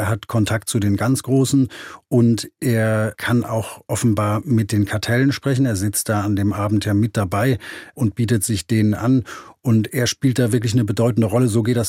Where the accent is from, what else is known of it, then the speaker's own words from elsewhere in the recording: Hamburg, Germany; Und darum hat sich bei uns in der Stadt, ich bin ja Hamburger